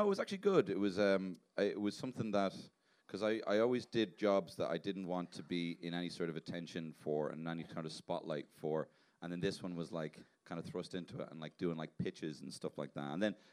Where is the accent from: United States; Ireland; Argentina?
Ireland; And you know, being Irish over there, honestly, like you just talk and people just like, oh God, oh, I love it.